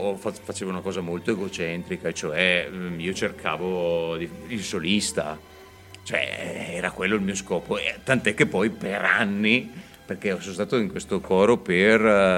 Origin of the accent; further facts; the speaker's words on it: Gavardo, Lombardy, Italy; born there; Sono nato a Gavardo, vedi, non proprio a Brescia.